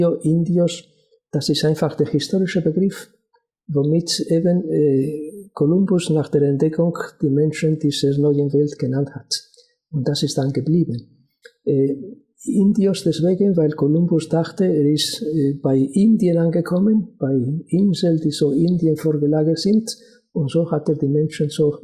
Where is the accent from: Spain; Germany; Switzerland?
Spain; war für mich, gerade auch als Spanier, schmerzlich einerseits